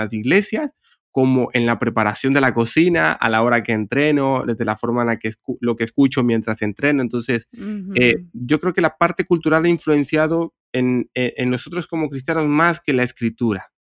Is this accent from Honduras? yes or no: yes; Honduras; yo soy hondureño y yo recuerdo, me como un café con un pan especial que hay en Honduras